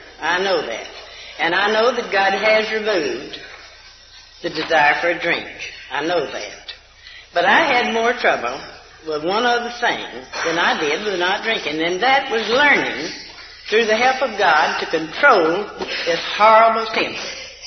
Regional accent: Texas, United States; from Texas.

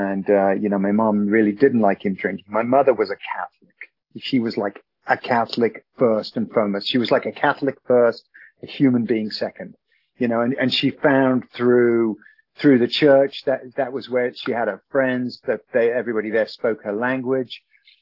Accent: England, United Kingdom; born there; 6/20/60 is my birthday. And I was born in the Midlands of England.

